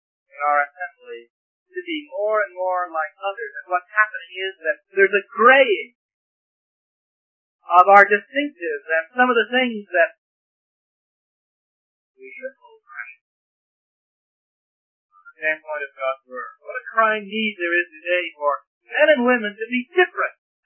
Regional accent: Plymouth, South West England, United Kingdom; I'm from Plymouth. And I'm a Plymouth brother.

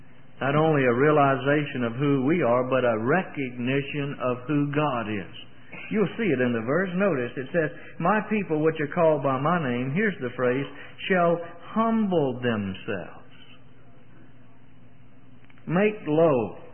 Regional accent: Mississippi, United States; Somebody asked me where I come from. I tell them, Mississippi. I come from Mississippi. I like that. My roots. These are my roots. That's my hometown. This is the place I was born.

